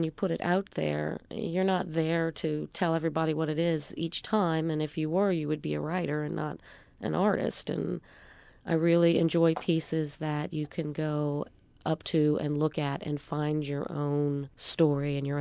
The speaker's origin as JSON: {"language": "English", "town": "New Orleans", "region": "Louisiana", "country": "United States", "tie": "born or raised there", "said": "I'm from New Orleans. I was born at Truro Hospital, about 5 blocks away from where I live."}